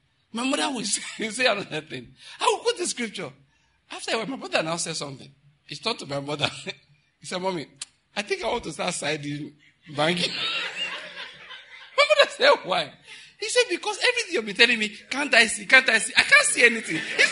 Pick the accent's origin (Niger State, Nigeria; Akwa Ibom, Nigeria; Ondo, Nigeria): Ondo, Nigeria; I grew up in Ondo State